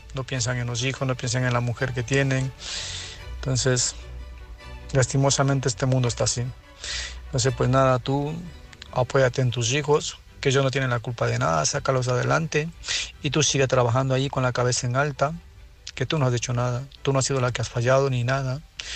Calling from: Murcia, Region of Murcia, Spain; soy de Murcia.

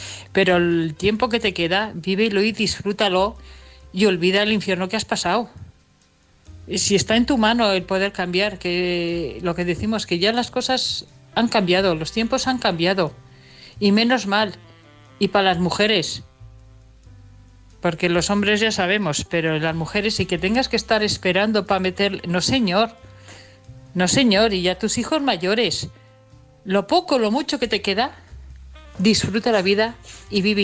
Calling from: Burgos, Castile and León, Spain; Ah, que nunca os digo de dónde soy, de Burgos.

